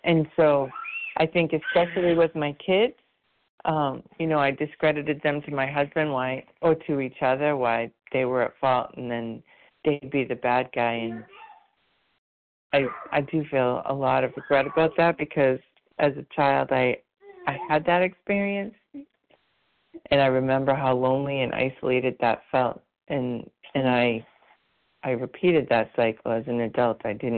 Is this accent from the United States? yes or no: yes; Rhode Island, United States; from Rhode Island, although this morning I'm in Texas.